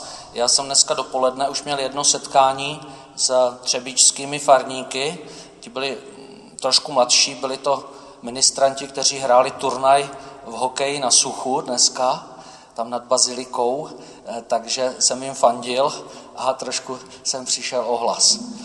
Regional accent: Brno, South Moravian Region, Czechia; Na světě jsem již 39 let a narodil jsem se v Brně. Tam jsem také vyrůstal

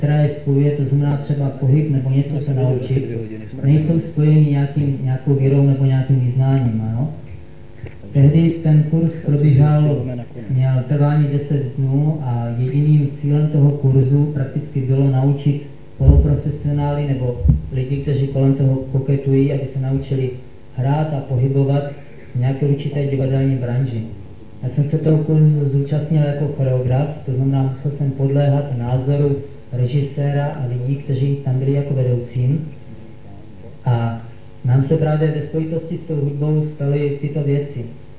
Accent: Brno, South Moravian Region, Czechia

